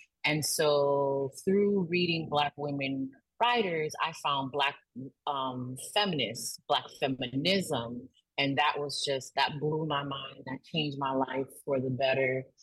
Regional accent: Miami, Florida, United States; I'm a first generation Haitian American, born and raised in Miami, which is the ancestral home of the Tequesta First Nations and the traditional lands of the Seminole and Miccosukee folks.

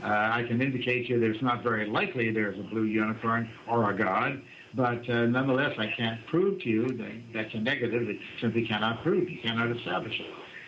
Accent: Canada; now in United States; I found out that my homeland, which is Canada, though I'm an American citizen now for various reasons

